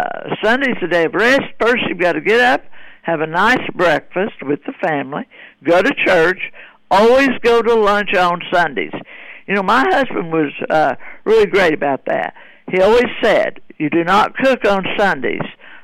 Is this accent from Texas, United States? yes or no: yes; Texas, United States; I feel good every day that I'm a Texan